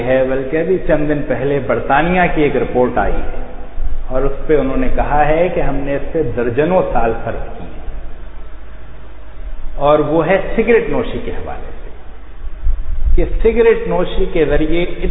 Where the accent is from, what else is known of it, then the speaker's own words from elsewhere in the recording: Pakistan; born there; میں تو پاکستان میں پیدا ہوا